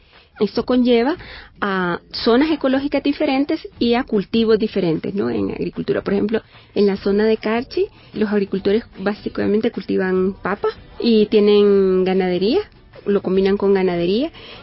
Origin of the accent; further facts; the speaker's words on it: El Salvador; Bueno, yo soy de El Salvador, soy salvadoreña